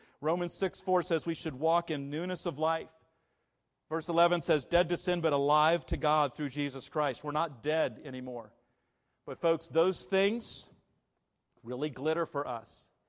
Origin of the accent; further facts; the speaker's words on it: Huntington, West Virginia, United States; I'm from Huntington. It's beyond us.